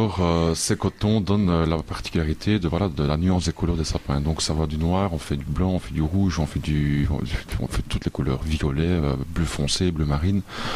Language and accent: French; Namur, Wallonia, Belgium; moi je suis un Namurois pure souche, j'ai 33 ans